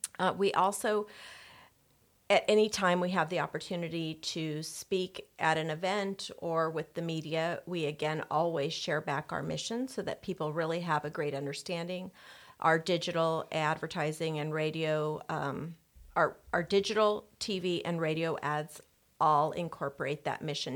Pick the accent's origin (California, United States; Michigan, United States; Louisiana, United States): California, United States; Pine Valley; also born or lived in San Diego; I grew up in a small town in East County called Pine Valley.